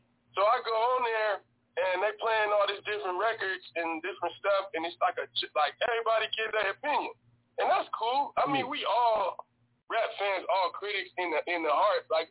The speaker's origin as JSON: {"language": "English", "town": "Oakland", "region": "California", "country": "United States", "said": "And I'm from East Oakland, but we wasn't really a downtown guy."}